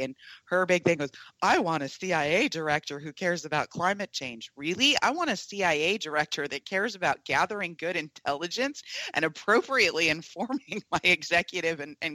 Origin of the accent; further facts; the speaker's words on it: Georgia, United States; Look, I'm from Georgia.